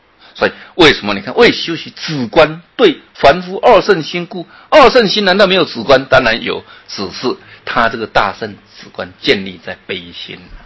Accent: China; 像我们中国人病床医院的后面都挂了观世音菩萨

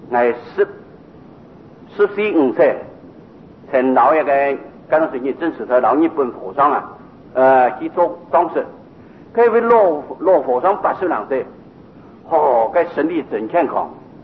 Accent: Taiwan; 毕竟我们台湾人养家挺多

